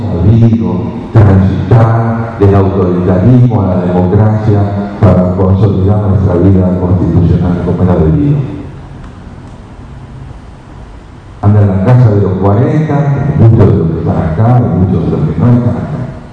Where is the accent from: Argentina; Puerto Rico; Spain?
Argentina; Somos judíos los que somos argentinos